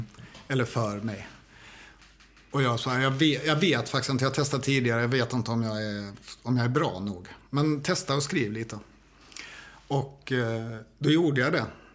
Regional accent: Stockholm, Stockholm County, Sweden; also born or lived in Lund; Och när jag var 2 månader gammal så styrde de kosan mot Stockholm. Och sina karriärer. Så då flyttade jag till Järfälla. Och bodde på Polygonvägen 6.

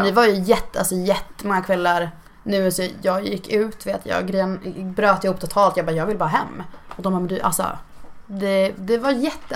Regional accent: Hudiksvall, Gävleborg County, Sweden; mina vänner hemma i Hudik

